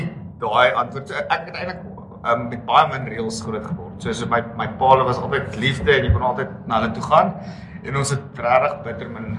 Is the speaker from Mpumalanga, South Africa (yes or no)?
yes; Nelspruit, Mpumalanga, South Africa; also born or lived in Benoni; ek is gebore in Benoni, ek is toe na kleuterskool Nelspruit toe, ek het school gegaan in Nelspruit